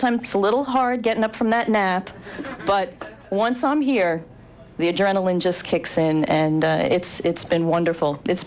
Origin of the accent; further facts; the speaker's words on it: New Jersey, United States; I grew up in New Jersey. I am the Jersey girl.